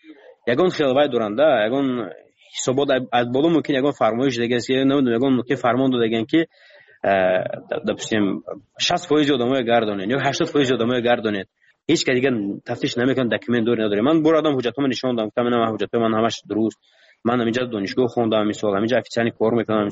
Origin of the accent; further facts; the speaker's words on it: Tajikistan; من تاجیکم از تاجیکستانم.